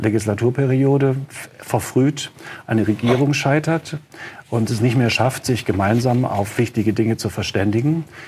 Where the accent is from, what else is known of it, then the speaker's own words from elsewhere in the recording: Siegen, North Rhine-Westphalia, Germany; Mein Vater hatte sein Gehaltskonto bei der Sparkasse in Siegen, wo ich aufgewachsen bin.